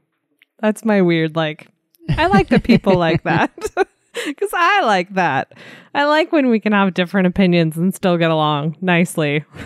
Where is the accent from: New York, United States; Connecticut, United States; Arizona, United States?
Arizona, United States; accent: Arizona; with my Arizona accent that I didn't even realize was an accent, but someone recently told me is totally an accent.